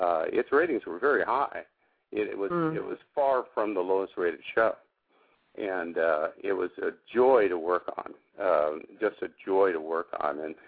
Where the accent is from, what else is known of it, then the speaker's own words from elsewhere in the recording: Kansas, United States; now in California, United States; I've been in California now for many years, but I grew up in Kansas and went to college back there.